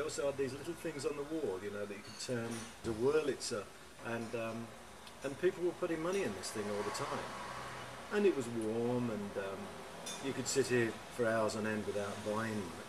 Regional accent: Leicester, East Midlands, United Kingdom; born there; I was born in Leicester. It would take, 15 minutes to walk to where I live from here.

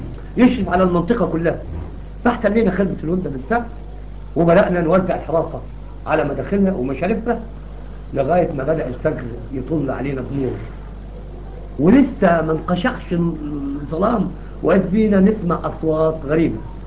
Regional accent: Egypt; بنحب الفول والطعميه ما احنا مصريين بقى

